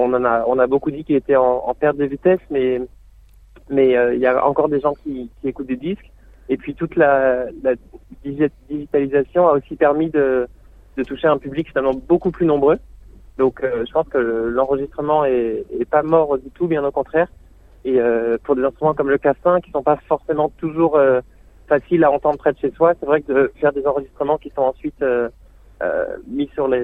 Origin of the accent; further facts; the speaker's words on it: Angers, Pays de la Loire, France; moi j'ai grandi à Angers dans l'ouest de la France